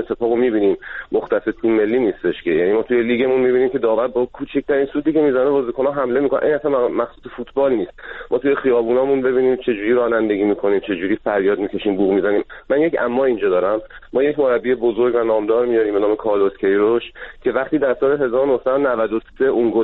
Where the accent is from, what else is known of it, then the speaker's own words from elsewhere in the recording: Iran; من ایرانی هستم، خیلی به ایرانی بودنم خوشحالم